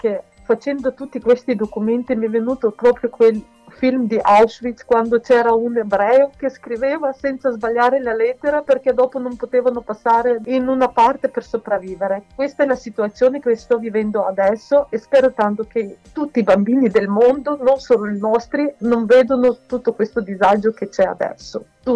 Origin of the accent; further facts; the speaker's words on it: Mukachevo, Zakarpattia Oblast, Ukraine; Italian is a second language; io sono da un paese, vorrei fare un per esempio, un paese piccolo che si chiama Mukachevo, regione Zakarpattia. In questa piccola regione come Veneto ci sono 119 nazionalità diverse. Sono cresciuta dividendo delle varie culture